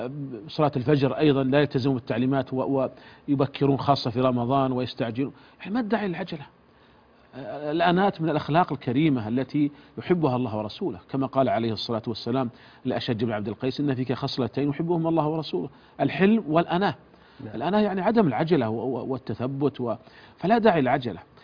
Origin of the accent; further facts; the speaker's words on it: Saudi Arabia; وعندنا في المملكة العربية السعودية